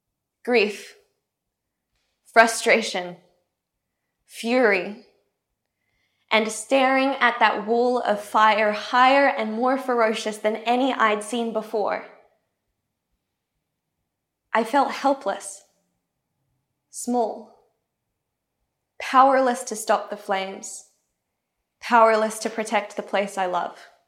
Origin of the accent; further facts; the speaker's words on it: Queensland, Australia; I grew up in Australia's tropical North Queensland